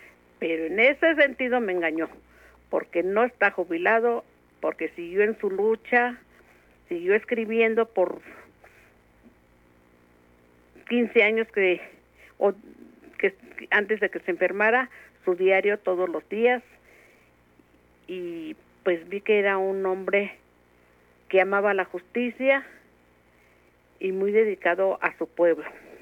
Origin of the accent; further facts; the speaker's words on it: Uruapan, Michoacán, Mexico; En Uruapan, Michoacán.